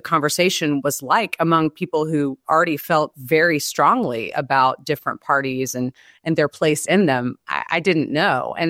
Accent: Memphis, Tennessee, United States; I grew up in what is now Tennessee's 9th Congressional District. I'm a native of West Tennessee, and I grew up in the Memphis area.

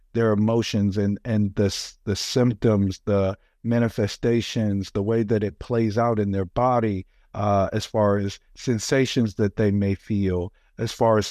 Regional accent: Midwest, United States; I grew up in the Midwest in a historically violent, poverty-stricken environment.

